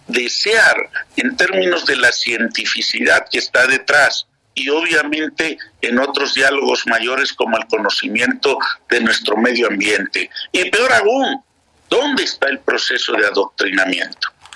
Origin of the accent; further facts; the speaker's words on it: Guerrero, Mexico; yo soy guerrerense